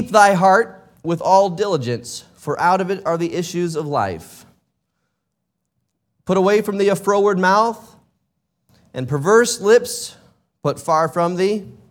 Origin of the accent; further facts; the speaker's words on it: Racine, Wisconsin, United States; also born or lived in Southern US; Of course, we grew up in Racine, Wisconsin, so I'm a sort of Wisconsinite. I'm born in the South, but raised in the North, so does that count?